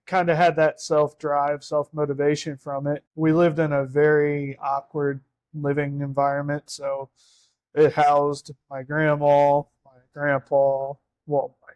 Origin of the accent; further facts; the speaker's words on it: Ohio, United States; So I was born and raised in Ohio. Was very poor.